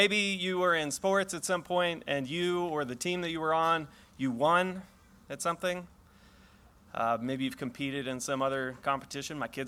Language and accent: English; California, United States; I was raised out in Southern California, but my dad actually grew up in Cleveland